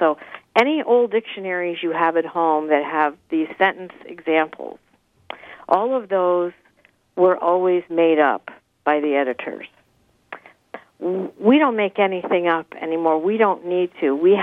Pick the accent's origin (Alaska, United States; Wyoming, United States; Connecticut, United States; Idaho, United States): Connecticut, United States; now in Upstate New York, United States; I live in upstate New York now, but I come from the Connecticut shoreline.